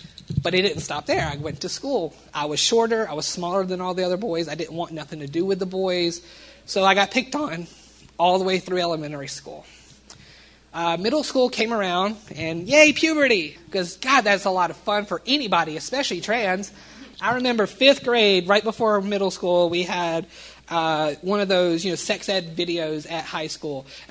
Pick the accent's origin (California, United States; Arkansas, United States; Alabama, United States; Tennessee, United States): Alabama, United States; I was raised here in the Deep South in Alabama, but I was raised near Mobile, Alabama, about 30 miles outside of it, middle of nowhere. A little rinky-dink town that was falling apart, but it was just your Americana-type town.